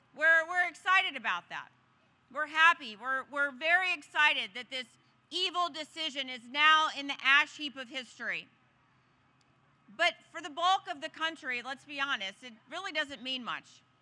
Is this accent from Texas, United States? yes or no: yes; Texas, United States; Well, I'm from Texas, so howdy.